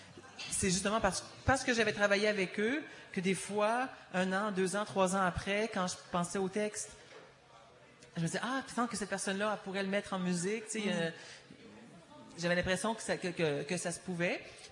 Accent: Quebec City, Quebec, Canada; moi, je viens de la ville de Québec.

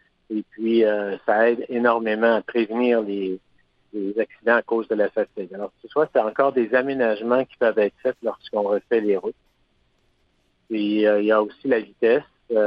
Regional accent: Quebec, Canada; puis chez nous, en Gaspésie en particulier, il y a du monde particulièrement partout

